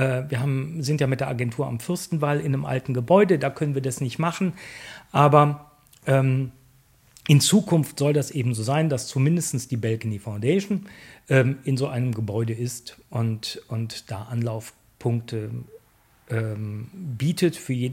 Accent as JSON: {"language": "German", "town": "Düsseldorf", "region": "North Rhine-Westphalia", "country": "Germany", "said": "hier sind wir ja auch zu Hause. Wir sind Düsseldorfer allesamt."}